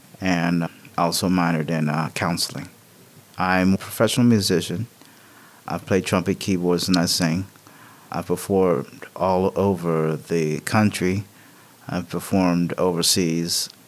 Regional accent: Homestead, Florida, United States; born there; I was born here in Homestead, October 6, 1966.

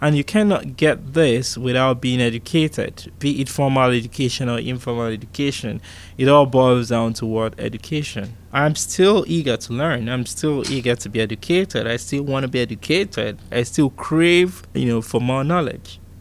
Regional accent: Nigeria; born there; I was born in Nigeria. I was born on the 25th of July, 1985.

